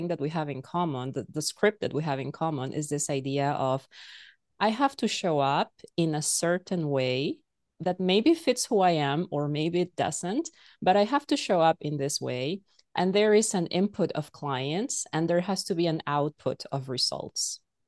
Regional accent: Peru; So my undergrad education is from back in my home country in Peru, and my graduate degree is from the US, from California.

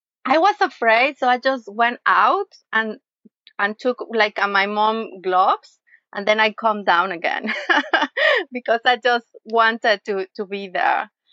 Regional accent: Mexico City, Mexico; English is a second language; I'm originally from Mexico City. It's a huge city. But my parents, they were divers. So I spent my childhood diving with them.

